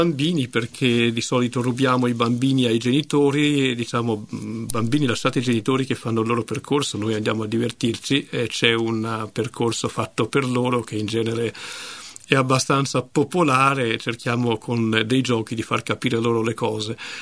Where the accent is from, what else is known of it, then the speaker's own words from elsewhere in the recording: Florence, Tuscany, Italy; Io sono di Firenze